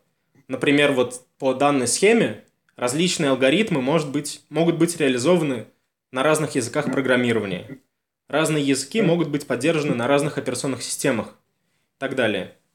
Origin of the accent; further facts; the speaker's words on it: Novokuybyshevsk, Samara Oblast, Russia; сам я из Самарской области, из Новокуйбышевска